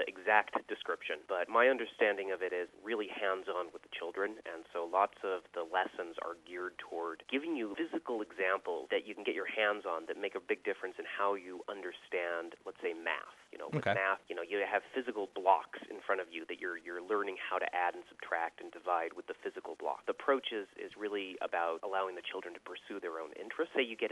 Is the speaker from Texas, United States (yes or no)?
no; Montana, United States; also born or lived in Alaska; the short version is I grew up in Montana and Alaska. I've actually lived in Anchorage twice